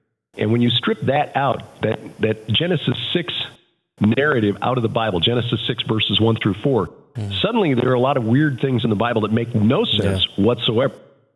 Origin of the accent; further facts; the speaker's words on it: Chicago, Illinois, United States; Well, going way, way back in history, I'm from Chicago, and the family didn't stay in Cincinnati for all that long.